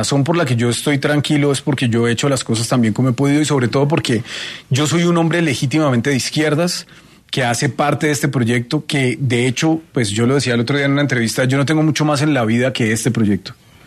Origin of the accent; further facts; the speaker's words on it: Bogotá, Colombia; Yo soy de Bogotá.